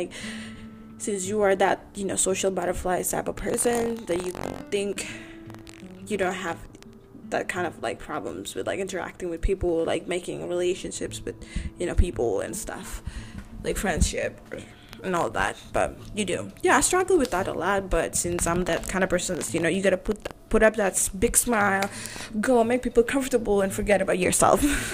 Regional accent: Indonesia; English is a second language; I'm from Indonesia, so like my English is not as what you think it is. But yeah, you see me dark skin, but I'm from Indonesia. Like I'm black, but I'm from Indonesia.

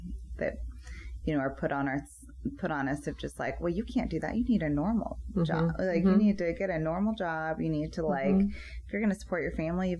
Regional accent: Valparaiso, Indiana, United States; My family lives in Louisville. I grew up in Valparaiso, okay. Indiana.

